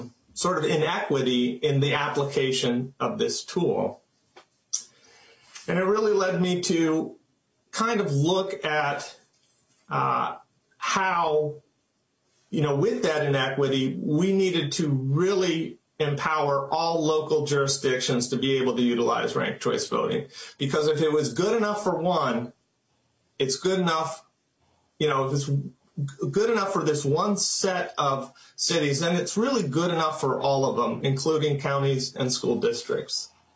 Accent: Red Wing, Minnesota, United States; I am from Red Wing, and I currently am a Red Wing City Council member

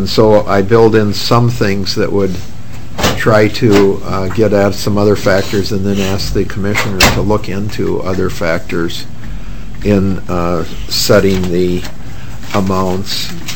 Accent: Ireland; My whole life, I'm Irish.

